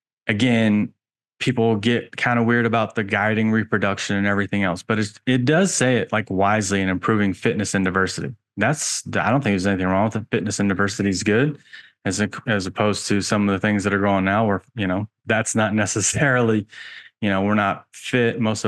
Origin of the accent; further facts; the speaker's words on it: Georgia, United States; And I'm a man from Georgia, and I have personally been to the Georgia Guidestones a couple times.